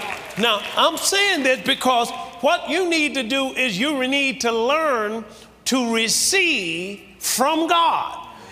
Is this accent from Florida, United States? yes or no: no; Tuskegee, Alabama, United States; I was brought up in Tuskegee, Alabama, and we didn't have a television, but the lady next door had one.